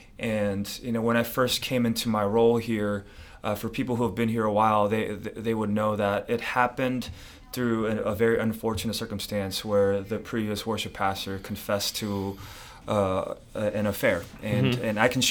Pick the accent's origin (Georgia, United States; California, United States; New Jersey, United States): California, United States; Los Angeles; Well, I was born in Los Angeles. My parents are from South Korea, immigrated here in the late 70s. And pretty much grew up in Southern California my entire life.